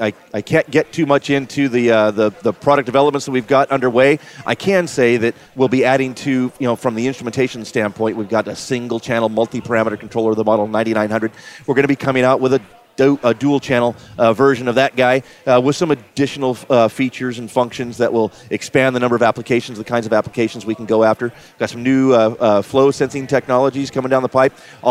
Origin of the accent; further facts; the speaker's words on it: Anaheim, California, United States; then again at AWWA, Anaheim next year. That's my hometown, so I won't have to get on an airplane for that one.